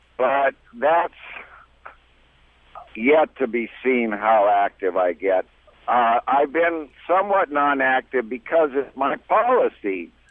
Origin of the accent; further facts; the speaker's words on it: Seattle, Washington, United States; I'm one of the few candidates that was born at Swedish Hospital in 1945, and I grew up on Capitol Hill, and then I moved right across the bridge to Bellevue, and then I moved back to Seattle, and I had my whole job career here.